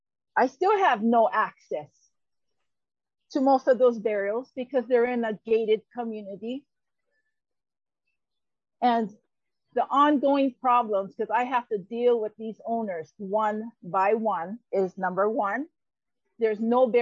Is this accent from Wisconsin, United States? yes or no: no; Puuanahulu, Hawaii, United States; I am from Pu'uana, Hulu.